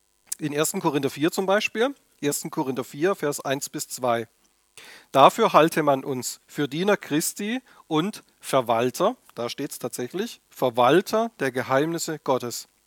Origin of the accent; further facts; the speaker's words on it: Baden-Württemberg, Germany; Früher hat man im Schwabenland, wo ich herkomme, hat man eher gesagt, der Prokurist.